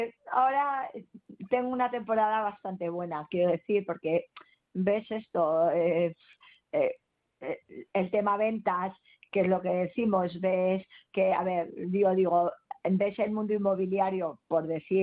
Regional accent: Ávila, Castile and León, Spain; yo soy de Ávila, bueno, y está aquí mismo cerca de Madrid

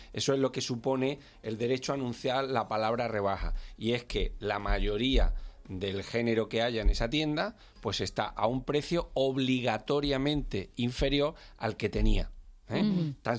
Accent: Andalusia, Spain; accent: Andalusian; now in Madrid, Spain

